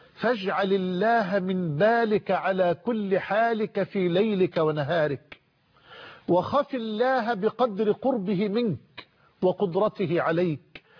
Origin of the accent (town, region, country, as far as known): Egypt